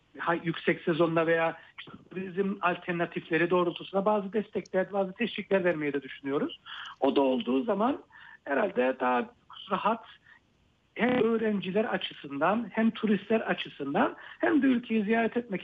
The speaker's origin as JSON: {"language": "Turkish", "town": "Nicosia", "region": "Nicosia District", "country": "Cyprus", "tie": "born or raised there", "said": "ben bir Lefkoşalıyım. Doğma büyüme bir Lefkoşalıyım."}